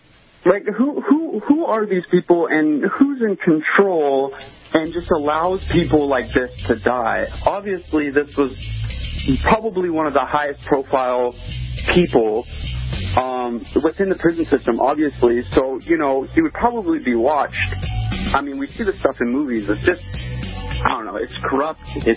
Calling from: Henderson, Nevada, United States; No, I'm in Henderson, technically.

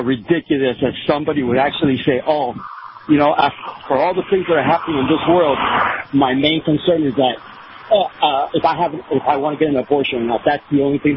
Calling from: Miami, Florida, United States; Hey, Kyle, how you doing? … from Miami.

